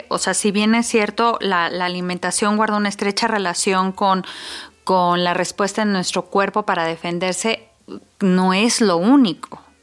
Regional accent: Mexico; nosotros como mexicanos consumimos una gran cantidad de chile.

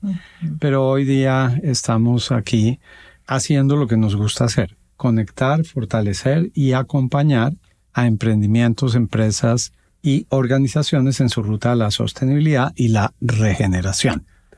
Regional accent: Colombia; now in Mexico; yo soy extranjero, soy de Colombia. Ya había vivido en México antes de mudarme en 2021.

